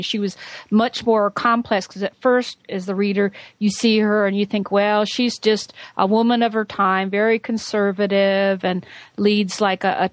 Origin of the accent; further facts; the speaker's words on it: Atlanta, Georgia, United States; from Atlanta.